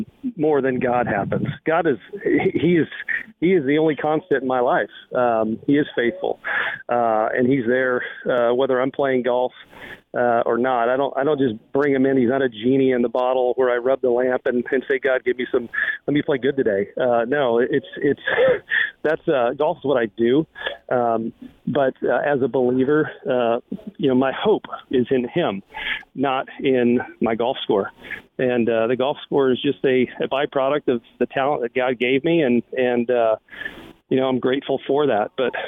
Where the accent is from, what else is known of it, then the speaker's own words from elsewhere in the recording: California, United States; as a little kid growing up in Southern California, playing on a 9-hole Navy golf course